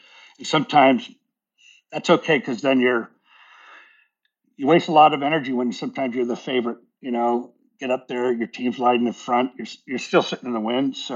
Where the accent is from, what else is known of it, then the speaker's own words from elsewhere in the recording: United States; But I didn't do that. As an American, I have to pay taxes everywhere.